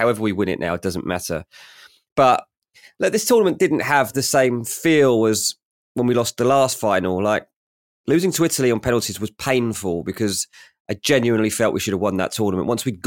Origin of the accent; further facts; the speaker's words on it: England, United Kingdom; Like, you're torn over what Southgate's done here as an Englishman